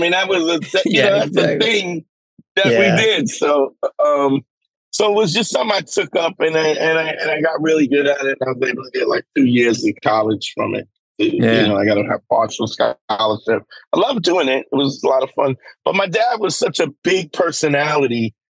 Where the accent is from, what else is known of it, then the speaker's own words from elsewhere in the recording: Brooklyn, New York, United States; imagine growing up in Brooklyn and Crown Heights, Brooklyn in the 70s and 80s. Heroin and then crack. And then, I mean, I so often think I wonder how I survived.